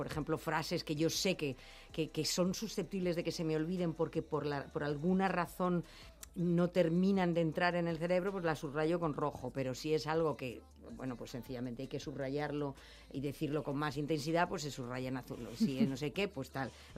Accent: Madrid, Community of Madrid, Spain; yo soy de Madrid, de centro, porque soy de... Es que soy de Chamberí.

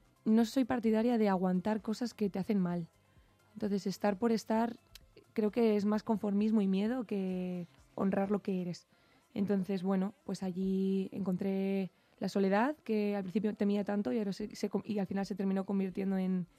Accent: Madrid, Community of Madrid, Spain; Soy madrileña, sí.

